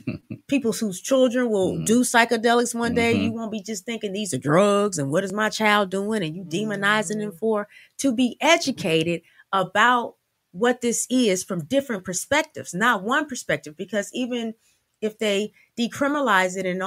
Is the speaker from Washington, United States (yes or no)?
no; Miami, Florida, United States; born there; I was born in Miami. So I thought, maybe I go home, I get to go to the beach, you know.